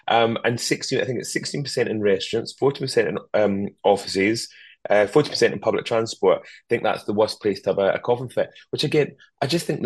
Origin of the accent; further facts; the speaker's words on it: Scotland, United Kingdom; Even though I'm Scottish